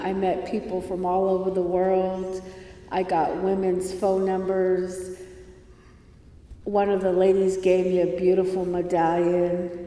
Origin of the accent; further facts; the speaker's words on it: California, United States; I'm from California, so the time has really got me messed up.